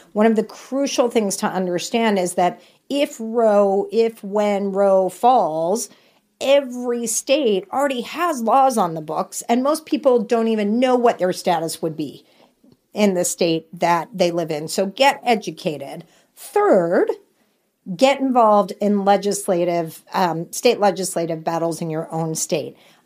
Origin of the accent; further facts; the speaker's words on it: Texas, United States; my home state of Texas, I can't say it enough